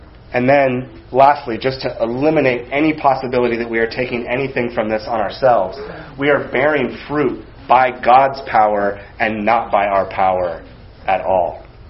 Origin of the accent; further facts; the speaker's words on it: United States; And it's frustrating as an American